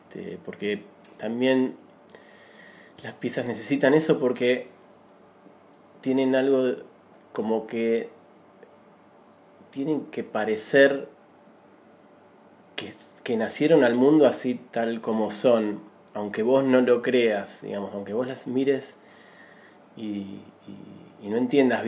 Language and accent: Spanish; Mar del Plata, Buenos Aires Province, Argentina; moved away as an adult; now in Buenos Aires, Argentina; Sí, viví toda mi vida en Mar del Plata hasta los... mis 42, no sé. Hace 5 años que vivo en Buenos Aires.